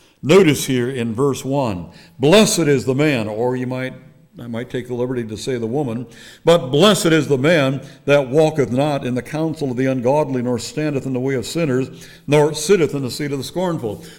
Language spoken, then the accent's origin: English; Minnesota, United States; also born or lived in Wisconsin; we're an Indian country in our area there in northern Minnesota and northwestern Wisconsin